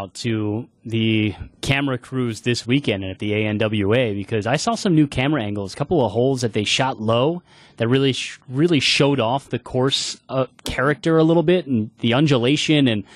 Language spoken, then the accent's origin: English; Philadelphia, Pennsylvania, United States; I would also go to my roots. I'm from Philadelphia.